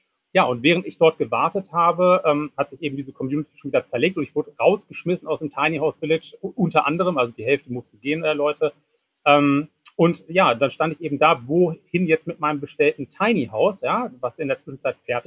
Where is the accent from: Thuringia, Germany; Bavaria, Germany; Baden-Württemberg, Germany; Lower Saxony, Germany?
Lower Saxony, Germany; Hanover; born there; Also erstmal fühle ich mich als gebürtiger Hannoveraner noch als Norddeutscher.